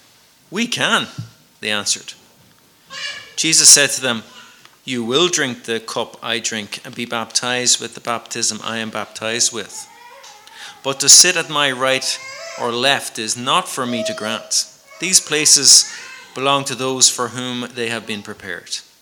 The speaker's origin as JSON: {"language": "English", "town": "Ratoath", "region": "Leinster", "country": "Ireland", "tie": "born or raised there", "said": "I grew up in Ratoath in County Meath."}